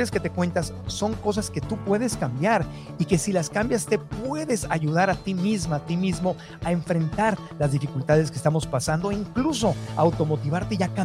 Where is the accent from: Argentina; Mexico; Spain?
Mexico; northern Mexico; accent: northern Mexican; Bueno, yo tengo acento mexicano del norte, más bien. Soy más norteñito.